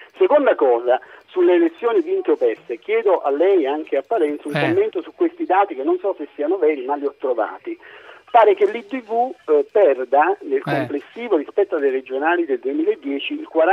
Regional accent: Turin, Piedmont, Italy; Io sono di Torino anche su questo.

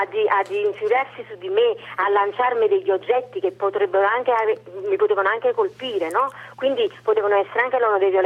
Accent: Naples, Campania, Italy; Voglio dire una cosa, Napoli sì.

